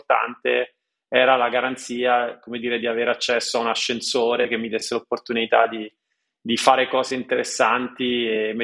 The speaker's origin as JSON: {"language": "Italian", "region": "central Italy", "country": "Italy", "tie": "born or raised there", "said": "il mondo in cui sono cresciuto io, se vuoi, come raccontavo prima, da una parte è stato un mondo, insomma, centro Italia, devo dire abbastanza un contesto intorno in cui si stava bene, abbastanza benestante, rassicurante."}